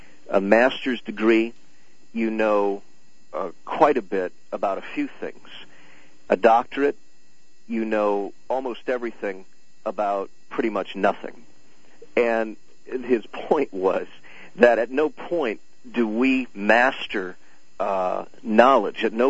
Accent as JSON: {"language": "English", "region": "Iowa", "country": "United States", "said": "when I was 17 years old, I I'm from Iowa, and I attended an Iowa caucus."}